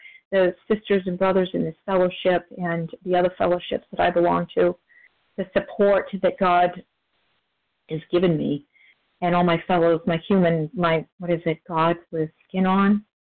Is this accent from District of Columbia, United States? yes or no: no; New Hampshire, United States; I'm from New Hampshire, currently snowboarding in Florida for the winter.